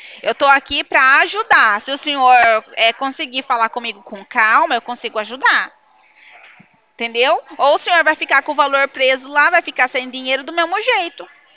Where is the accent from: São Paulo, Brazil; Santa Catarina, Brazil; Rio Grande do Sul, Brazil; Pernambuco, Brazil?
São Paulo, Brazil; Araras; da cidade de Araras